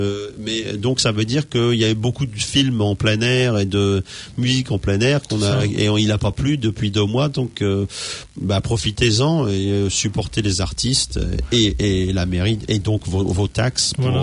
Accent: France; now in New Zealand; ça fait longtemps que je suis parti de France

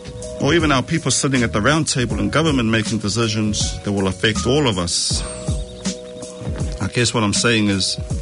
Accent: Auckland, New Zealand; born or raised there

